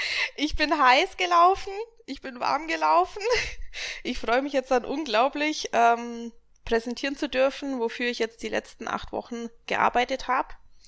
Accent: Augsburg, Bavaria, Germany; Und ich komme aus Augsburg.

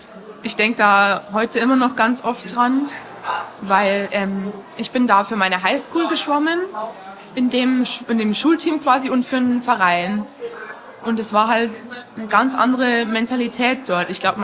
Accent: Rosenheim, Bavaria, Germany; Ja, und ich war aus Rosenheim und war dann eben alleine

